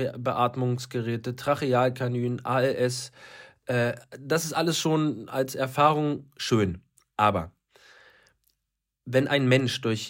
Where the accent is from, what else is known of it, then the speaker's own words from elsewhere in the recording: Berlin, Germany; moved away as an adult; now in Munich, Germany; ich komme ursprünglich aus Berlin